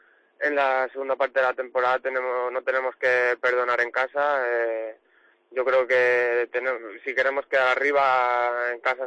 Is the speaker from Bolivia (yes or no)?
no; Madrid, Community of Madrid, Spain; Ahora me toca así para Toledo, que soy de Madrid y en nada cojo el coche.